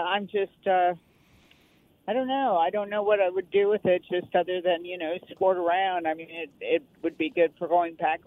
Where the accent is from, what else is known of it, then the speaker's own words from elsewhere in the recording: Midwest, United States; I grew up in the Midwest. The Indianapolis Motor Speedway, that was the mecca of all motorsports to us.